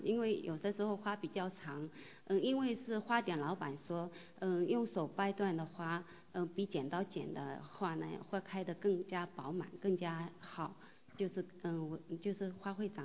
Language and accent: Chinese; Tokyo, Japan; 我是东京的。